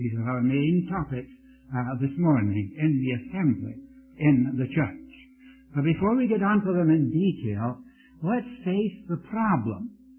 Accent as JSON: {"language": "English", "country": "India", "tie": "born there", "also_born_or_lived": "Scotland", "said": "I was born in India. I spent the first 5 years of my life under the direction of my mother there, and then I was brought to Scotland"}